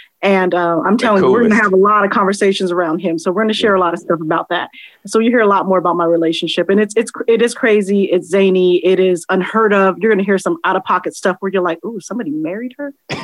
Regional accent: Sacramento, California, United States; You guys, I'm from Sacramento, California.

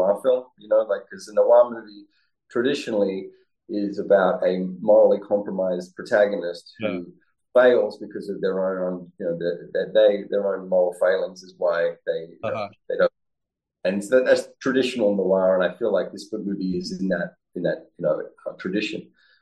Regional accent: Australia; now in United States; I live in America. I'm Australian, but I live in America. I've been here for a while.

